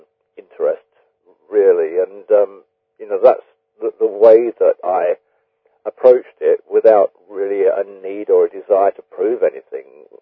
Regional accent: United Kingdom; since I'm a British author

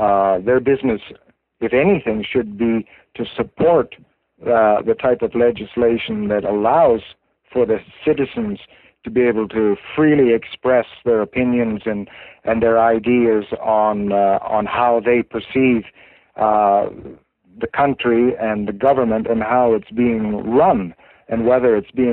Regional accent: Canada; which I feel that anyways as a Canadian citizen, I have a right and I have a duty. If I see things happening in my country

